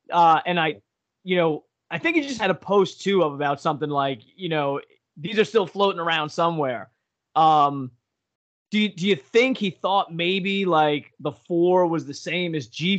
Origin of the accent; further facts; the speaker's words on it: New York, United States; We grew up on Long Island. He was the only, you know, Cardinals fan I ever knew.